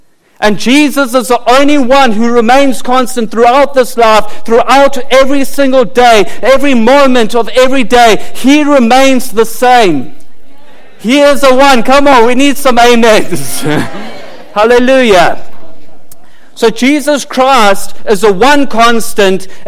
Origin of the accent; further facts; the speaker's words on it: South Africa; I'm South African, in case you're wondering.